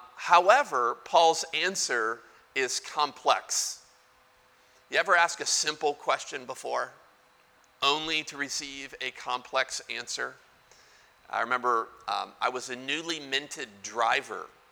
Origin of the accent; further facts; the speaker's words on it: Virginia Beach, Virginia, United States; Okay, I'm from Virginia Beach, cousin to the pastor